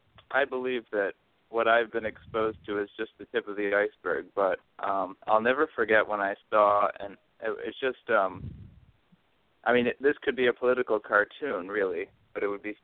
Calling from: Rochester, New York, United States; I'm calling from Rochester, New York.

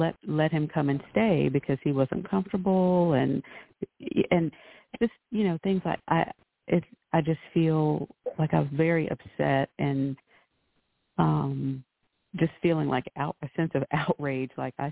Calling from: North Carolina, United States; from North Carolina.

